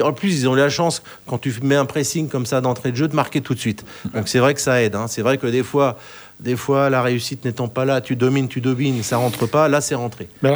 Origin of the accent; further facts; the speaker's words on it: Paris, Île-de-France, France; Moi, je suis parisien.